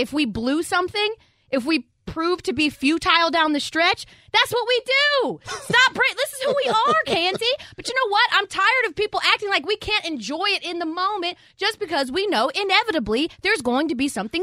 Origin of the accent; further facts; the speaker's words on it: Atlanta, Georgia, United States; Now, as you all know, I am from Atlanta, and I put on for my city.